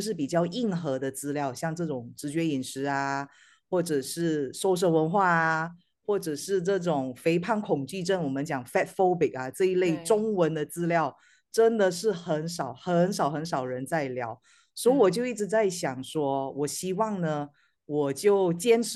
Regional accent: Malaysia; 我来自马来西亚。

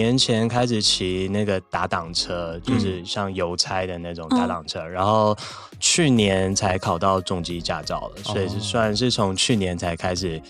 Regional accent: Xinzhuang, New Taipei, Taiwan; 对，从小就在新庄那边长大。

